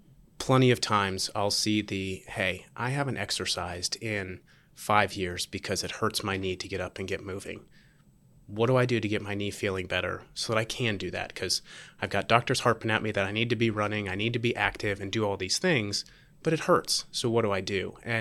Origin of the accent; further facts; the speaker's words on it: Charleston, United States; My background, I'm from Charleston, went to school there, played all the different sports they offered.